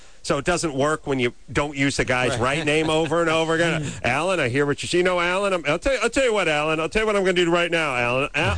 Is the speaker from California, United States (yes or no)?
yes; North Hollywood, California, United States; Well, he's calling from my hometown, North Hollywood.